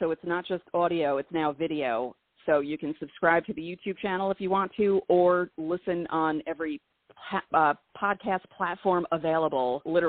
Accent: New York, United States; I mean, I was born in Manhattan but raised in the suburbs. I live in Rockland County

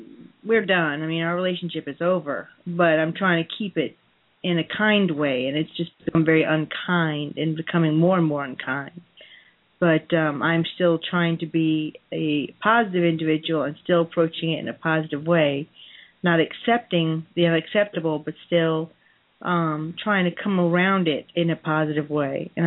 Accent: Louisiana, United States; Louisiana.

